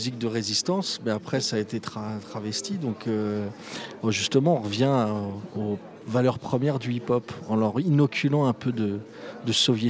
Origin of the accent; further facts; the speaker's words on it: Paris, Île-de-France, France; en partant de ce qu'on est, des Parisiens, et puis après, on a envie de voyager